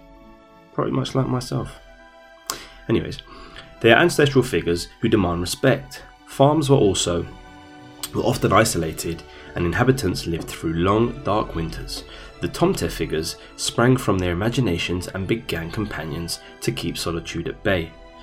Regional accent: London, United Kingdom; I'm from the UK, I'm from London

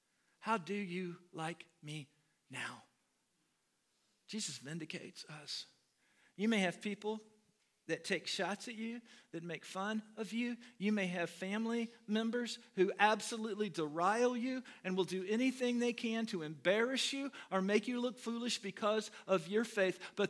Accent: United States; I'm an American, I speak one language, and I speak it poorly. When I was growing up, everybody I knew only spoke English.

